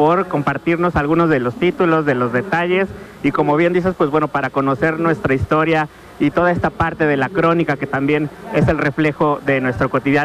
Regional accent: Mexico

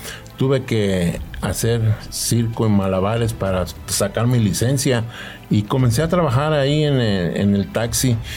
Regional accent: Jojutla, Morelos, Mexico; yo soy originario de aquí, de Jojutla, Morelos, y de muy cerquita de acá, de la colonia Centro, la Plazuela del Zacate.

